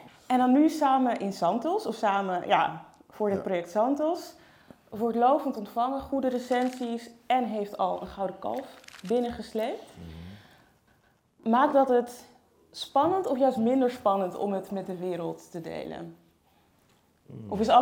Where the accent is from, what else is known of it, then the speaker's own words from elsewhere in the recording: Amsterdam, North Holland, Netherlands; ik ben Amsterdammer, geboren en getogen.